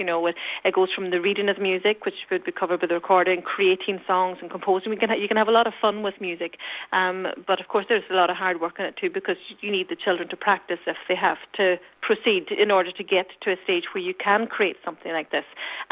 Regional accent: Malin Head, Ulster, Ireland; I'm originally from Malinhead myself.

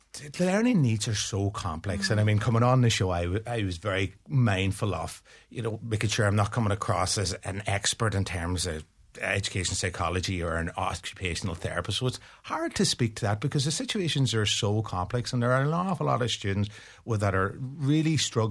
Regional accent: Ireland; But I mean, as Irish, we tend to always look for more from that point of view.

